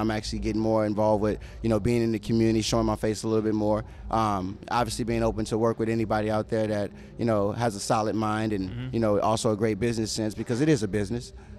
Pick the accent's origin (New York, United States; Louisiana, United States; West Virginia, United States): Louisiana, United States; now in Minnesota, United States; I'm from Louisiana.